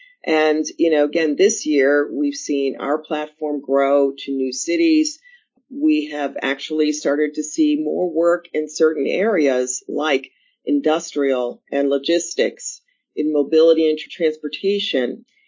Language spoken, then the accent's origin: English; Chicago, Illinois, United States; I'm from Chicago originally, again, the cold spot, but also the sort of home of great architecture, right?